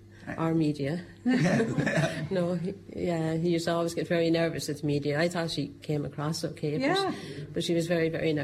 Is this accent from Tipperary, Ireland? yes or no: yes; Gortnahoo, Tipperary, Ireland; I'm a Gortnahoo woman. I was born down around Longford Pass near Mary Willie's.